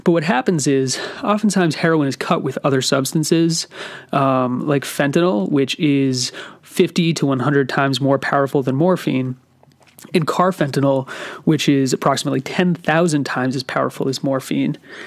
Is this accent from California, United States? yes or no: no; Massachusetts, United States; Okay, I'm from Massachusetts.